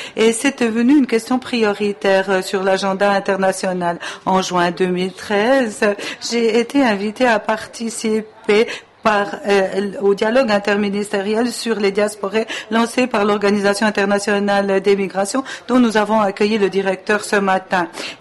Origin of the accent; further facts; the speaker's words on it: Italy; En tant qu'Italien, je sais très bien que les communautés de la diaspora